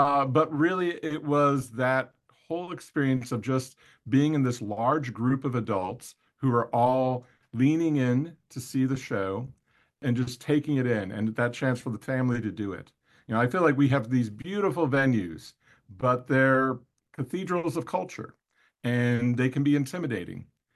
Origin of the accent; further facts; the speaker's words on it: Cleveland, Ohio, United States; Yeah, so my origin story, I grew up in Cleveland, Ohio, and my very first memory of any theater was Shakespeare.